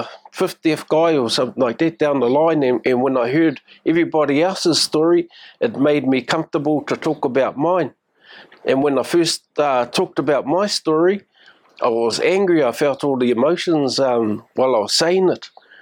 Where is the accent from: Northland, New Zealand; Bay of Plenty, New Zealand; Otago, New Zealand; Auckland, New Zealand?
Northland, New Zealand; Whangarei; and I'm from Whangarei.